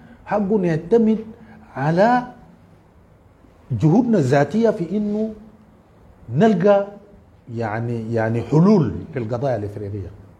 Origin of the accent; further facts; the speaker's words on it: Darfur, Sudan; لكن في ظل هذه الظروف انا من دارفور